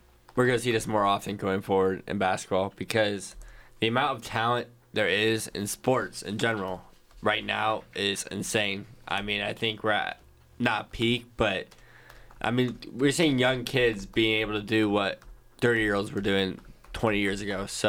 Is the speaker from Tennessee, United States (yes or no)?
no; Columbus, Ohio, United States; I had them, but that's because I was from Columbus